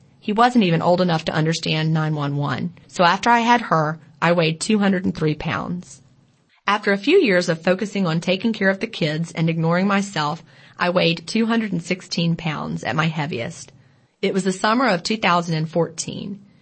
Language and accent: English; Egypt; from Egypt. I am 53, but I was only 29 after having my first child back in 1992 when I had to travel to France with my husband for 2 years.